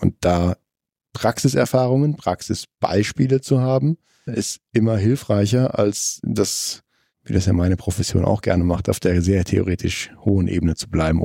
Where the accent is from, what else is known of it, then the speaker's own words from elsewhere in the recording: North Rhine-Westphalia, Germany; ich komme aus dem Rheinland